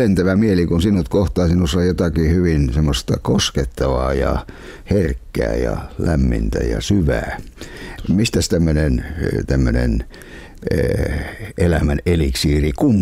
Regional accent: Enonkoski, South Savo, Finland; born there; now in Helsinki, Finland; minäkin saan tuntea olevani kunnon stadilainen, vaikka olen syntynyt Enonkoskella.

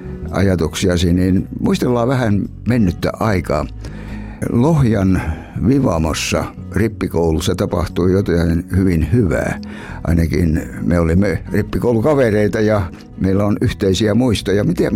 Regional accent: Savonlinna, South Savo, Finland; minä tulin kavereitteni kanssa Savonlinnasta. Me olimme aktiivisia seurakuntanuoria

